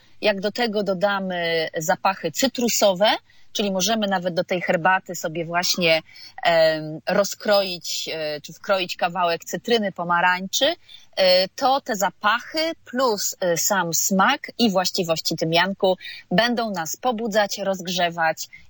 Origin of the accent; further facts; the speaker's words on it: Gdańsk, Pomeranian Voivodeship, Poland; ja też przecież jestem z Pomorza, z Gdańska, dużo wilgoci